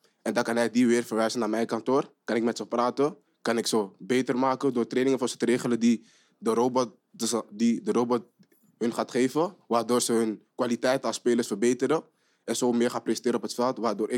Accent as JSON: {"language": "Dutch", "town": "Amsterdam", "region": "North Holland", "country": "Netherlands", "tie": "born or raised there", "said": "omdat ik ben opgegroeid in de Bijlmer. Het leven in de Bijlmer is niet echt leuk. Je groeit op in een moeilijke buurt."}